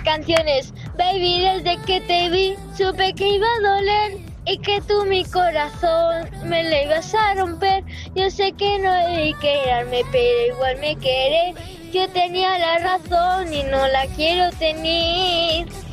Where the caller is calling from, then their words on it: Vinaròs, Valencian Community, Spain; de Vinaroz.